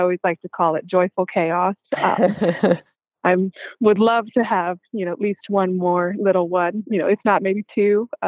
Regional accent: Texas, United States; I'm a Texan. I'm a mother of two. I have been in Texas, raised here.

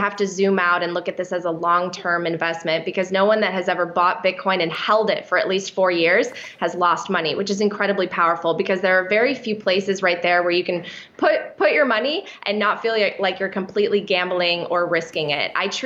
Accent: Poland; now in United States; It's the reason my parents came here from a communist country. I'm from Poland. My family came here for the American dream

